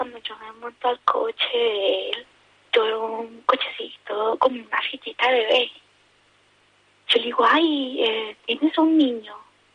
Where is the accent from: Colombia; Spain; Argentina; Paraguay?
Colombia; pues yo soy colombiana.